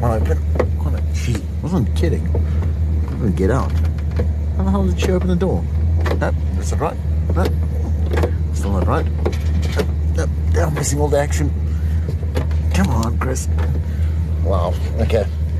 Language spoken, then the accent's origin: English; South Africa; What's the point of being South African unless